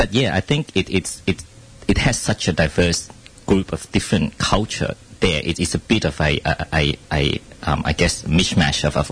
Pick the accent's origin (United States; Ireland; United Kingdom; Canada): United Kingdom; St Albans, East of England; he's also a St. Albans boy, which is what I am. I grew up in St. Albans as well.